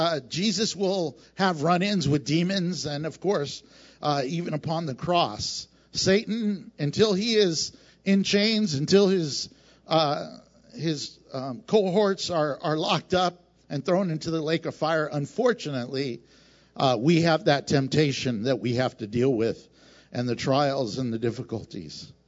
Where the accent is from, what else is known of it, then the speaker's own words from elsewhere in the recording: Houston, Texas, United States; You know, I come from the Bible Belt. Houston is the belt buckle of the Bible Belt. And so that's where I come from.